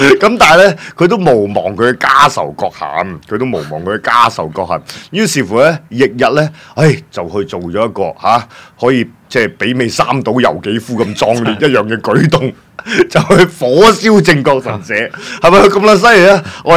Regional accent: China; 啊，我哋中國人竟然仲用緊紙巾嚟到去抿屎眼

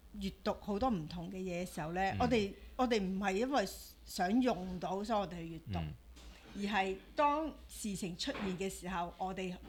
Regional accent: China; 不過對於我哋中國人嚟講咧，我哋嘅比較咧早熟嘅

